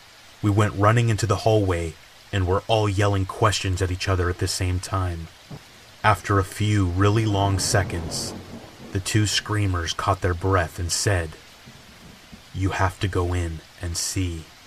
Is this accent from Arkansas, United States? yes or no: no; North Dakota, United States; I was born and raised in North Dakota. Back when I was in high school, a group of us would research murders that occurred out in the county.